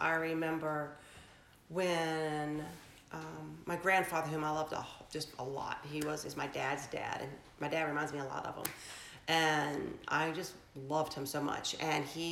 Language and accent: English; Smithfield, Virginia, United States; He grew up in Suffolk, I grew up in Smithfield